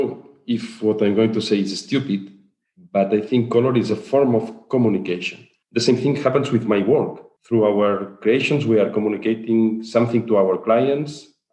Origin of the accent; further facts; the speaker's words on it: Catalonia, Spain; English is a second language; I always say that I am from Barcelona, but I really live in the Barcelona region, but I live in the north, 1 hour in the north of Barcelona. Mm. I live in an area where there are more pigs than people.